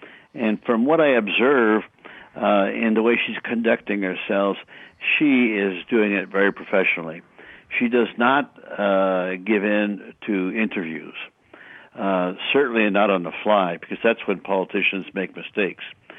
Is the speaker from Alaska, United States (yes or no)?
yes; Alaska, United States; In my case, I came from Alaska, represented Alaska.